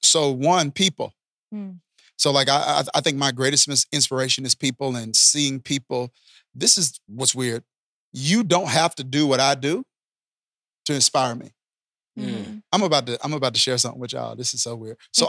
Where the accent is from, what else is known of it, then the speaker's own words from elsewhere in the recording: Mississippi, United States; So I'm born and raised in Mississippi. So there's like a certain style of preaching that I'm accustomed to and that I grew up